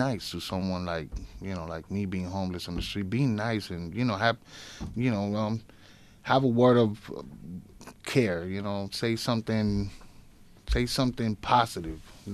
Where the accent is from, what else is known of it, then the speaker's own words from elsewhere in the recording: New York City, New York, United States; also born or lived in Puerto Rico; Me, I grew up in New York City, mm-hmm. Puerto Rico, you know, and here.